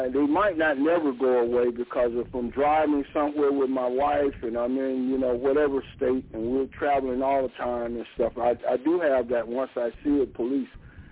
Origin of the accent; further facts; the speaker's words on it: Atlanta, Georgia, United States; you know, I'm from Georgia, guys. I'm from Atlanta.